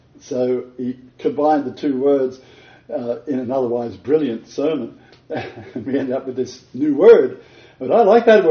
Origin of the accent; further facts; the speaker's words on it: Australia; I get passionate about this as an Australian believer in the Word of God.